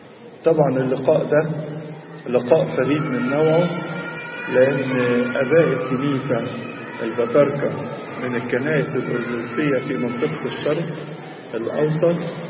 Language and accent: Arabic; Egypt; بلادنا مصر